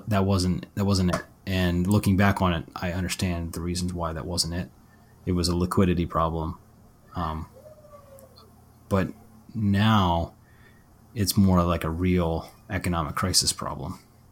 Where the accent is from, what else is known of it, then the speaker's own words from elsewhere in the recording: Northeast, United States; growing up in the Northeast, you know, in the United States.